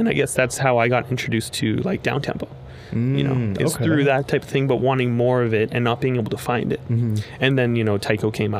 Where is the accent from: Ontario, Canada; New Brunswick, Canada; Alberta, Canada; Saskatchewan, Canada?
Ontario, Canada; Oshawa; Just pretty close to it, Whippy. So I guess it's pretty much Oshawa.